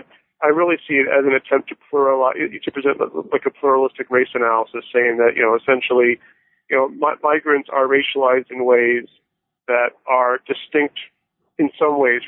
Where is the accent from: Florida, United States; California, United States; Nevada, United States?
Florida, United States; also born or lived in Toronto, Canada / England / Bahamas; my family moved all over the place when I was young. I was born in Toronto and moved to England and Bahamas, and I grew up in South Florida. I'm the sort of person who doesn't have a real hometown per se